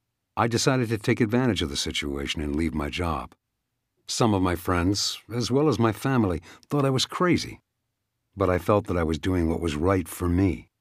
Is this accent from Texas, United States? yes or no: yes; Texas, United States; also born or lived in Maine; Growing up, I was born in Maine and grew up in Texas, where my Air Force father was stationed.